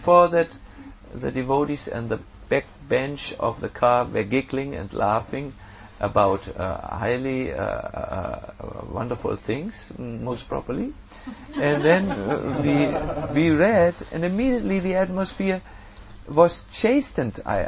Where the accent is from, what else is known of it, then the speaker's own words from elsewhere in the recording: Germany; accent: German; English is a second language; I hope my German accent was not too much for you.